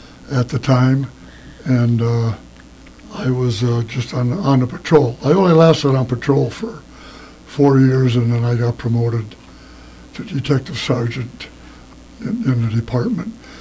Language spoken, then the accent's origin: English; St. Paul, Minnesota, United States; No, I was born and raised in St. Paul, west side on the levee. That's where most of my relation started out